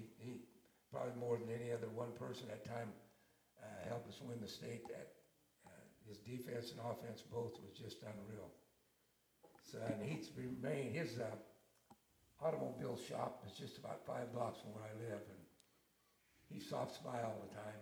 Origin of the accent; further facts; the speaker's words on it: Knoxville, Iowa, United States; in between my hometown at Knoxville.